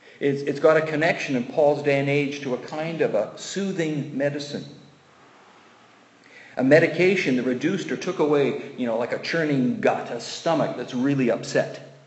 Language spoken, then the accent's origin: English; England, United Kingdom; some of it was his particular upbringing. He carried the burdens of us being English.